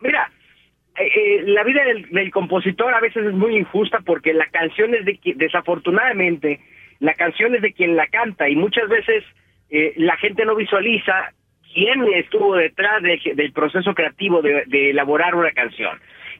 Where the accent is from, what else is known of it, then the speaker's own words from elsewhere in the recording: Mexico; empezando porque somos mexicanos